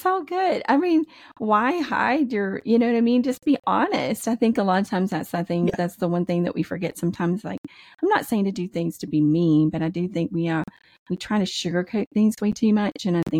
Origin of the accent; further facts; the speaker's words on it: Louisiana, United States; And I'm from the South and sometimes we're not the smartest people in the world. Please don't hate me on that. But I'm from